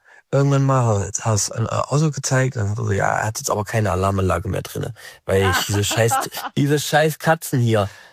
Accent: Thuringia, Germany; Ich komme ja aus Thüringen, die entsprechend aus der DDR, und aus der ehemaligen DDR.

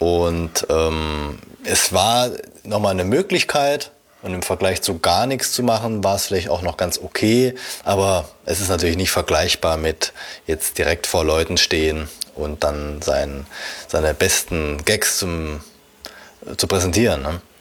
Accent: Saarland, Germany; Wenn ich gefragt werde, wo kommst du her, Saarland

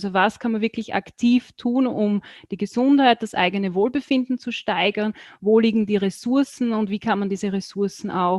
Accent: Burgenland, Austria; ich komme aus Österreich, genauer gesagt aus dem Burgenland. Das ist so das östliche Bundesland von Österreich, wird auch so als das sonnigste Bundesland bezeichnet.

